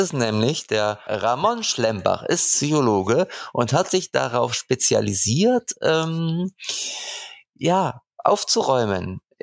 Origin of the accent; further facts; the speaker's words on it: Hamburg, Germany; Ich sag Moin Moin, ne? Das sagt man nämlich als Hamburger.